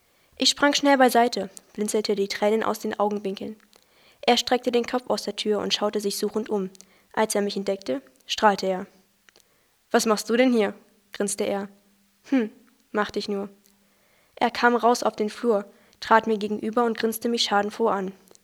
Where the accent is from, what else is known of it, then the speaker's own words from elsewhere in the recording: Aschersleben, Saxony-Anhalt, Germany; ich komme aus Aschersleben und bin 16 Jahre alt.